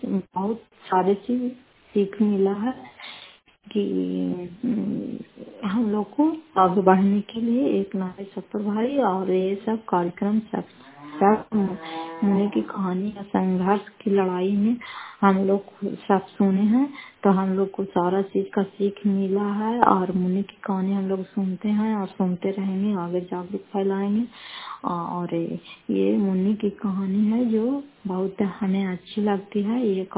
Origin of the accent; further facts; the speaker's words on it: Fatehpur, Bihar, India; घर फतेहपुर, पंचायत मकरौता, जिला नालंदा, प्रखंड परासराय के निवासी हूं।